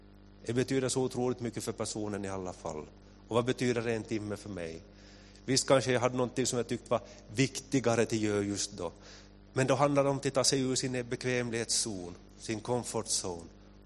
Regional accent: Kvevlax, Ostrobothnia, Finland; Jag kommer från Kvelax. Jag är född och uppvuxen i Kvelax och jag växte upp i missionskyrkan som barn.

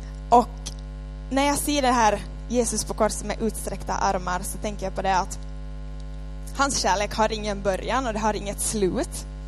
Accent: Kuni, Ostrobothnia, Finland; så måste jag säga att jag är från Kuni. Och grejen är den att jag studerade flera år i Vasa. Och så blev det röstning här nyligen. Och så märkte jag att, ups, jag är fortfarande skriven i Korsholm.

